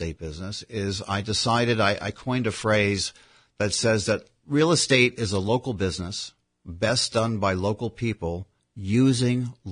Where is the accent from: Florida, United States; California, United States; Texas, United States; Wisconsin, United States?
Florida, United States; St. Petersburg; also born or lived in Manhasset, New York; Well, growing up in St. Petersburg, I enjoyed Florida before it was well-developed. My family later moved to the Northeast to Manhasset, New York, where I went through high school.